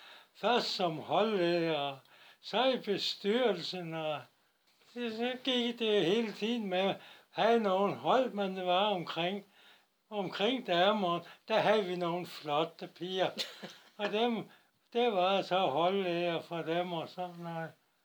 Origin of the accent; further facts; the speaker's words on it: Central Denmark Region, Denmark; also born or lived in Sweden; now in Værløse, Denmark; Det er jeg født og opvokset og går i skoler